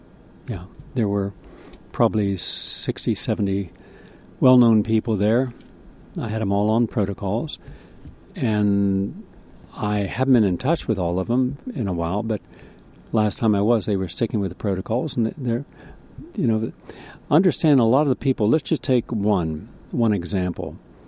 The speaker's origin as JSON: {"language": "English", "region": "West Virginia", "country": "United States", "tie": "born or raised there", "said": "That's my home state. The only state in America where everyone's mother and father were once brother and sister."}